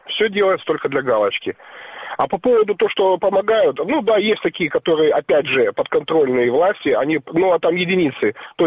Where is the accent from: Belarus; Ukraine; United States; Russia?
Ukraine; Crimea; Я именно крымский казак.